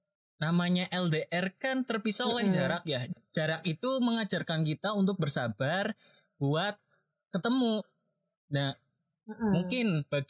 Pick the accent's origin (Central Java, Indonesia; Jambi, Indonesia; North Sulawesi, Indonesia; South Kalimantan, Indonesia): Central Java, Indonesia; Bumiayu; Kan aku dari daerah Bumi Ayu ya.